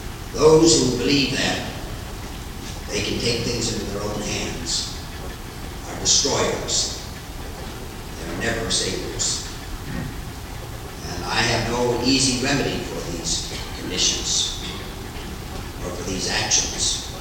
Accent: United States; As an American, I feel terribly upset about this

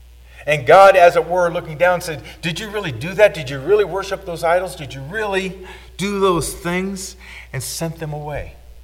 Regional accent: Portland, United States; When I was a little boy growing up in Portland, we lived across the street from the Avolios.

